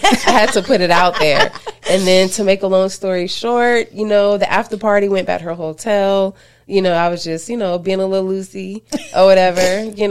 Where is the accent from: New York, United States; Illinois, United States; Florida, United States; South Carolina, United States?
Florida, United States; We're both from Florida. And this was around 2012.